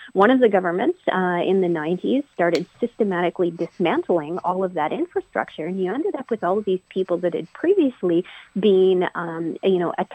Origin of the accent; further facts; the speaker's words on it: Vancouver, British Columbia, Canada; growing up in Vancouver, we got a lot of the Seattle television stations.